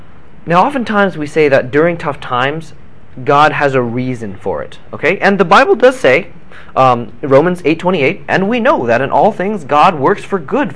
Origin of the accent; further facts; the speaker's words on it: California, United States; and it's snowing, and I'm from California, and I hate it, because it's really cold.